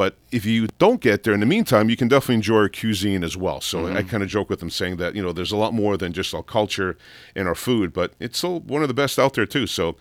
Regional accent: Montreal, Quebec, Canada; being an immigrant, I wasn't born here as much as I am a very proud Greek American. I'm a Canadian, so my horio is Montreal.

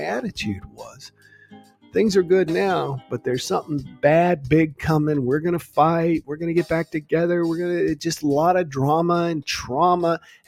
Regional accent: the South, United States; accent: southern; my southern accent always comes out.

